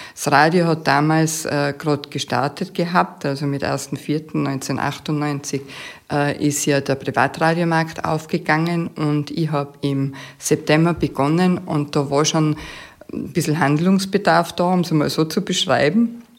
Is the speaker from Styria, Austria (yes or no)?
no; Tyrol, Austria; wir als Tiroler, stolze Tiroler